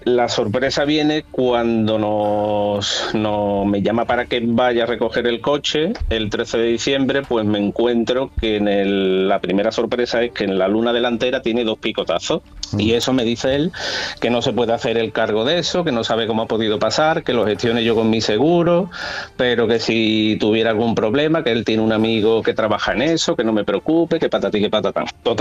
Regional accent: Seville, Andalusia, Spain; Yo soy de Sevilla

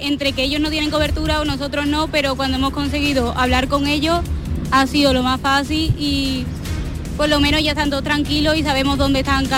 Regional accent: Seville, Andalusia, Spain; Nosotras venimos desde la parte sur de Sevilla

